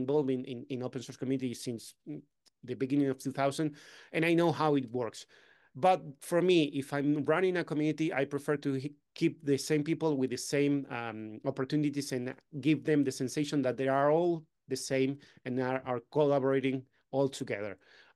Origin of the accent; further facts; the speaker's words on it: Argentina; now in Spain; I'm from Argentina and I moved to Spain.